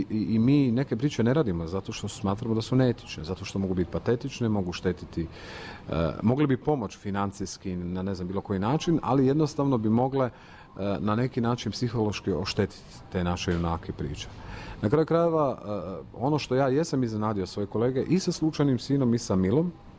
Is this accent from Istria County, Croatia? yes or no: yes; Pula, Istria County, Croatia; Najgore je bilo u mom rodnom gradu, u Puli.